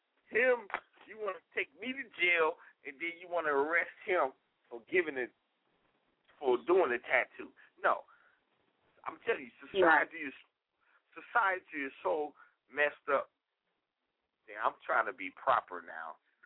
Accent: Detroit, Michigan, United States; Come on now, I'm from the north. I'm from Michigan. I'm from Detroit.

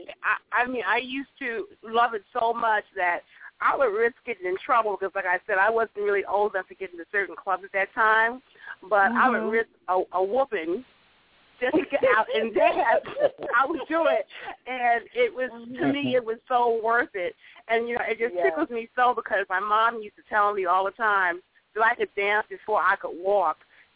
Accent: New York, United States; I am also from New York, grew up listening to Frankie Crocker, WWRL.

